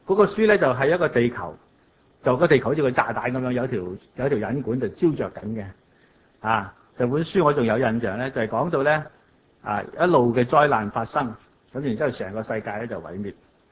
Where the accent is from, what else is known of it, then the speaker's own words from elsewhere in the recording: New Territories, Hong Kong; 因為我喺新界大嘅，咁樣咧就行出嚟咧，出面就一片田野嚟嘅。